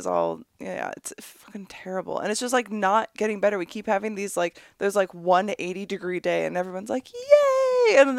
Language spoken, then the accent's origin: English; Michigan, United States; I used to eat so much corn in Michigan. Like, growing up in Michigan, you just eat corn.